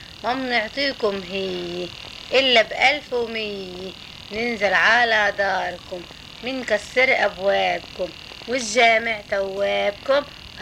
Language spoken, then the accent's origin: Arabic; Baalbek, Baalbek-Hermel, Lebanon; born there; ولدت ببعلبك.